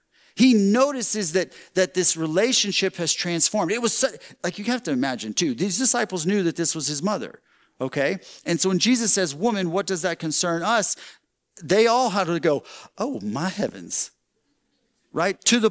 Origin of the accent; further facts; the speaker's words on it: Texas, United States; Okay, I didn't grow up here. I grew up in Texas, and it was serious.